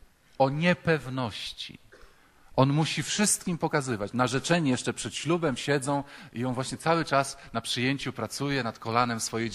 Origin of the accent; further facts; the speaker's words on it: Wrocław, Lower Silesian Voivodeship, Poland; jestem z Wrocławia.